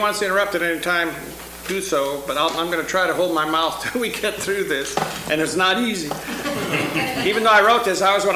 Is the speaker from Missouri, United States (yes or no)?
yes; St. Louis, Missouri, United States; I'm from St. Louis, Missouri.